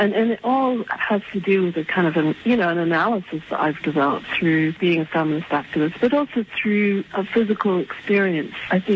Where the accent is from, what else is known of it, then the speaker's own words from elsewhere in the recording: Aberdeen, Scotland, United Kingdom; moved away as an adult; also born or lived in Canada / England; now in United States; I grew up in Scotland, in Aberdeen. I was actually born in Canada, but my parents are British. I spent my childhood in Scotland, and then I went to art school in England, Dartington College of Arts, and then in 1976 I moved to New York.